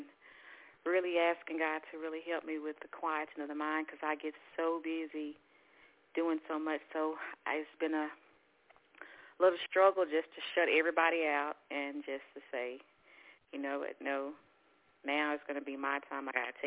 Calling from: Texas, United States; Hi, Kay, Texas.

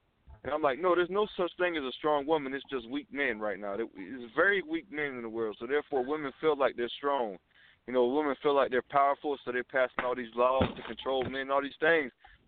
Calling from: Georgia, United States; I'm calling from Georgia.

